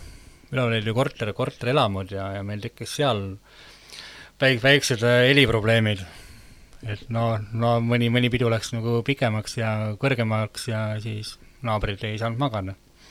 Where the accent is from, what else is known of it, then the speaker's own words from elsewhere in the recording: Tallinn, Harju County, Estonia; et ise olen Tallinnast